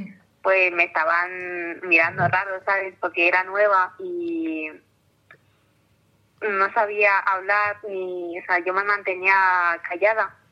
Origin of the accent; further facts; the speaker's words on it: Morocco; Spanish is a second language; now in Spain; Yo soy de Marruecos y llevo aquí pues 11 años.